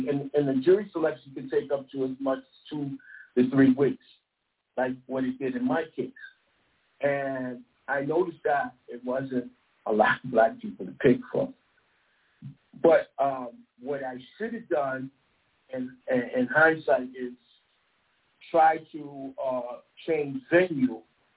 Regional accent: Connecticut, United States; where I grew up in Fairfield County, there's more whites than there are blacks in certain sections.

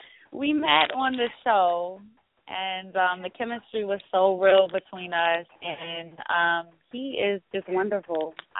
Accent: Tennessee, United States; born there; also born or lived in Germany / New York; I've lived in Germany, but I went to high school here. But I was born in Tennessee, but so between Tennessee and New York, that's my home.

